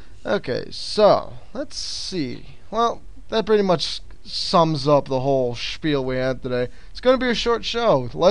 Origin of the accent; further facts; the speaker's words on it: United Kingdom; Yes, spotted, I am a Brit. Fags are cigarettes over here, so I'm not insulting you.